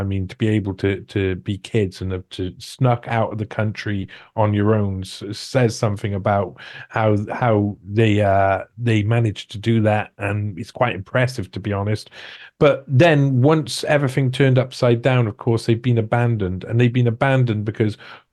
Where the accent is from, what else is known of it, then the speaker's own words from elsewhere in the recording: United Kingdom; as a British person